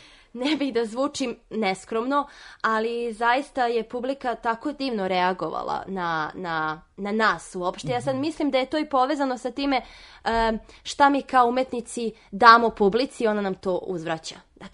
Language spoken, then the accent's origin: Serbian; Kragujevac, Šumadija, Serbia; Naravno, ja sam iz Kragujevca, ja se ponosim time što sam odatle, jer mislim da je dosta dobrih i kvalitetnih muzičara došlo iz Kragujevca.